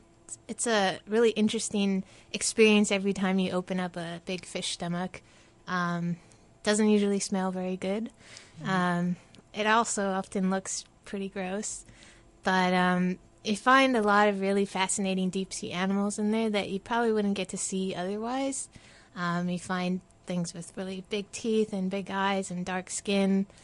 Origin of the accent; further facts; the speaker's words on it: Hawaii, United States; growing up in Hawaii gave me a really easy reason to be interested in the ocean.